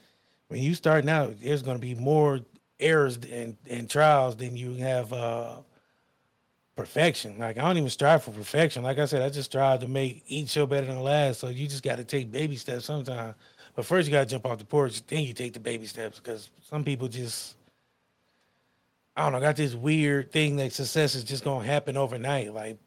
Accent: Akron, Ohio, United States; You know, I grew up in Akron, Ohio.

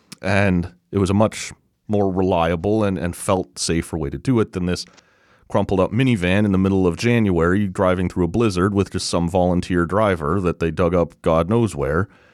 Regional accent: Oshawa, Ontario, Canada; So I grew up in Oshawa, and this place was in Brantford, about 2 hours west. And so for my first several years, I left home at 12 years old in grade 7 to go and go to school there.

